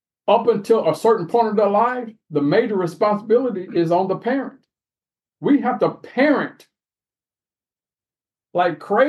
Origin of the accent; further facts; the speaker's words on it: Bagwell, Tennessee, United States; There's no way where I grew up in Bagwell, Tennessee, as a child